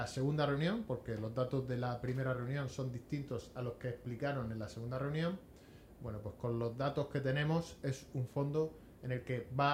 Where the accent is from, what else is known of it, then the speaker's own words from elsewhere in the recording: Region of Murcia, Spain; se nos va a volver a poner como españoles de segunda.